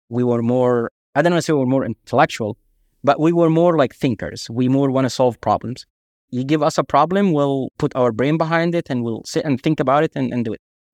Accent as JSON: {"language": "English", "country": "Egypt", "said": "I'm from Egypt."}